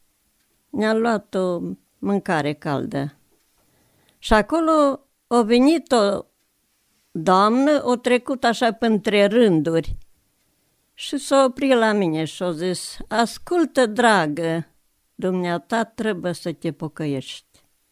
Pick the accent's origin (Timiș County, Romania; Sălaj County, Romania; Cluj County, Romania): Sălaj County, Romania; Lemniu; born there; M-am născut în 1930, în Lemniu, comuna Letca. Am fost 5 fete.